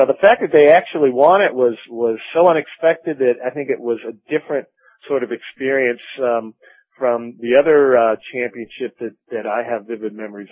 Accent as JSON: {"language": "English", "town": "St. Louis", "region": "Missouri", "country": "United States", "tie": "born or raised there", "said": "I grew up in St. Louis, in the suburbs of St. Louis, and, I'm a little on the old end for bloggers. I'm 44 years old"}